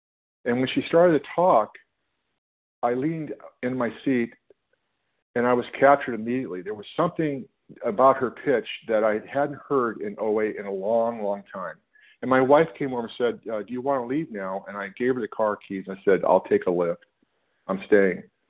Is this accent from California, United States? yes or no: yes; California, United States; I'm from California, and just wanted to say hello to my brothers and sisters in this call.